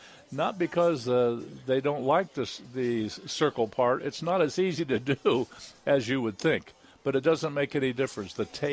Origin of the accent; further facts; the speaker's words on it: Ohio, United States; I don't know where I grew up in Ohio where coal was our heat source.